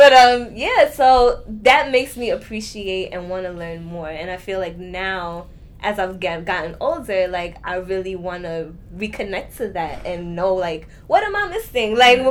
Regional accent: Brooklyn, New York, United States; my background is Grenadian, so my parents and my brother are from Grenada. I was born in Brooklyn, born and raised here.

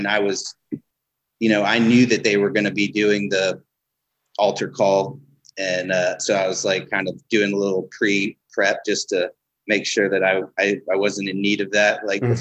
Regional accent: Vienna, Austria; also born or lived in London; Shortly after I was born, we moved to Vienna. This is 1977. So I spent my early years growing up in Vienna

